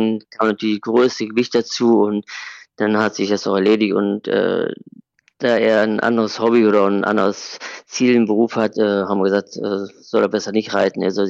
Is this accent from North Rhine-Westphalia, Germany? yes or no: yes; Cologne, North Rhine-Westphalia, Germany; als Kölner müssen wir in Köln bleiben.